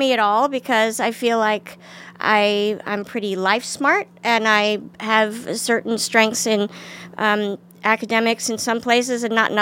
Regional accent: Washington, District of Columbia, United States; Washington

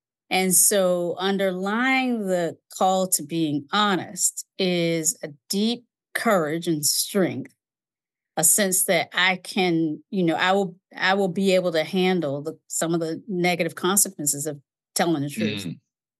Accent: Kinston, North Carolina, United States; born or raised there

